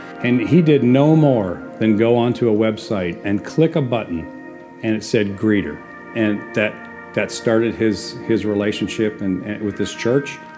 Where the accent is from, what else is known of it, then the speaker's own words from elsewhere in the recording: Minnesota, United States; now in Arkansas, United States; I came originally from Minnesota in 1972 to Northwest Arkansas. I grew up Catholic.